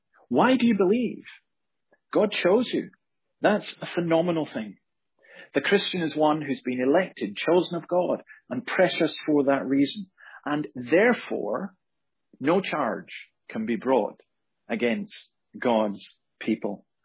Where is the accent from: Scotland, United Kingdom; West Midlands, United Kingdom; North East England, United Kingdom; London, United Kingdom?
Scotland, United Kingdom; my home country in Scotland